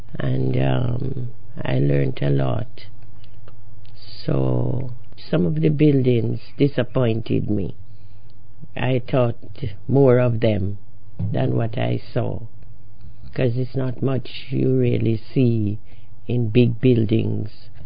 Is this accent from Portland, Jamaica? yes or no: no; Saint Elizabeth, Jamaica; born there; moved away as an adult; now in England; I was born in St. Elizabeth, Jamaica.